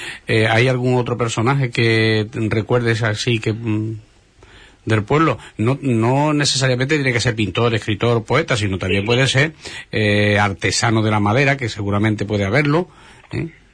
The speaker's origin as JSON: {"language": "Spanish", "region": "Andalusia", "country": "Spain", "said": "somos onubenses, indudablemente"}